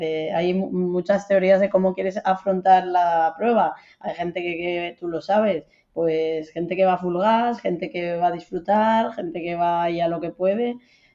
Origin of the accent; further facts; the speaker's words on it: Asturias, Spain; Yo soy asturiana y quiero alquilarme bicis cuando voy.